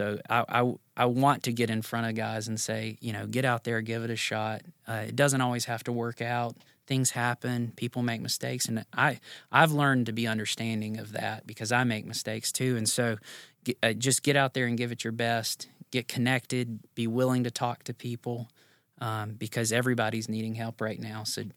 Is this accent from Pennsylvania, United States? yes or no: no; South Carolina, United States; now in Tennessee, United States; but since moving to Tennessee, I wasn't from Tennessee, I was from South Carolina.